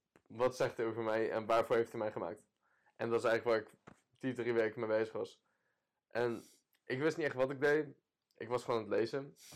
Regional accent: Heerde, Gelderland, Netherlands; Kom uit Heerde City. Voor de mensen die dat niet kennen, ligt naast Harderwijk. Heel mooi boerendorpje. Niet per se, we hebben wel wat veel boertjes en dat soort dingen, platteland. Maar voor de rest gewoon prima, een prima dorpje.

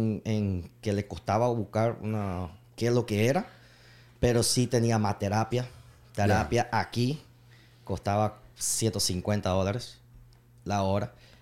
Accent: Nicaragua; accent: Nicaraguan; Sí, el acento ahorita mismo se escucha el acento mezclado de Miami. Pero mi acento sí. Volvió puro nicaragüense. Puro nicoya.

